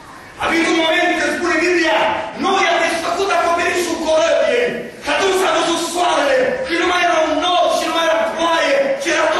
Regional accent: Suceava County, Romania; Pentru că noi suntem din Suceava. Noi suntem din Moldova.

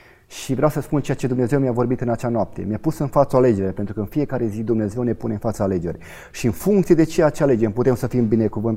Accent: Arad, Arad County, Romania; le-am spus că sunt din Arad

